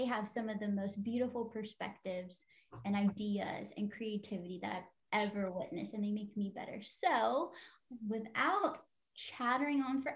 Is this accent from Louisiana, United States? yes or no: yes; Louisiana, United States; So Rucci is from Louisiana. I'm from Louisiana. Savannah's from Alabama. But me and Savannah live in Louisiana and Rucci lives in Alabama.